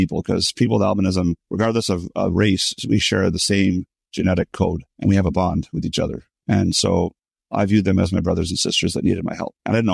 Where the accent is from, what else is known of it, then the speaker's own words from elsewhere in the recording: Canada; I told her that I am a guy from Canada with albinism.